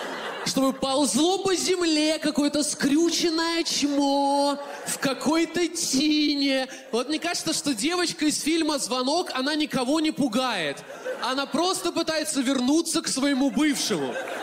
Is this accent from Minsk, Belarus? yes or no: yes; Minsk, Belarus; я вырос в Минске, в таком районе, где лица били так, вот как, наверное, нигде не били.